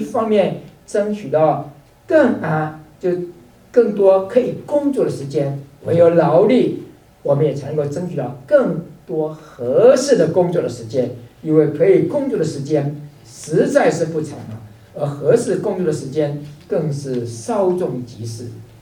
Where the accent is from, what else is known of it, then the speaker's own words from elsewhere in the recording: China; 勤劳，我想我们中国人最了解了，中国是农业社会